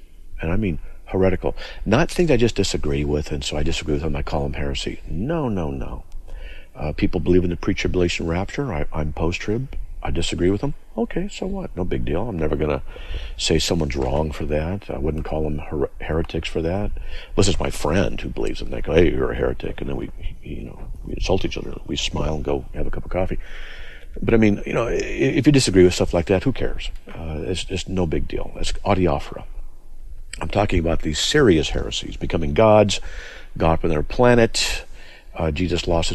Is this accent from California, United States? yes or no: yes; San Diego, California, United States; also born or lived in Escondido, United States; and we're from Southern California, you got to understand, Southern California, where it's illegal to get below 60 degrees